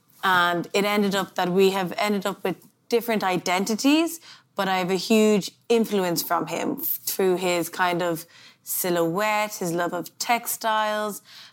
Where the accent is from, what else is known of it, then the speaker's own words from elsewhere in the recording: Dublin, Leinster, Ireland; I was born in Dublin